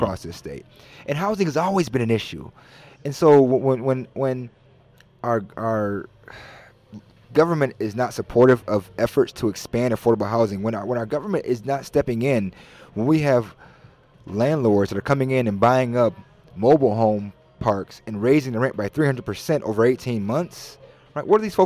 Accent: Waterloo, Iowa, United States; I went to school, born and raised in Waterloo, went to school in Cedar Falls, a small school.

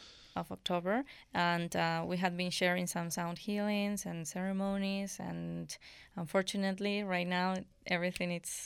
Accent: Cusco, Peru; English is a second language; It's like, we are from Peru, from where? Machu Picchu? Oh, yeah, yeah.

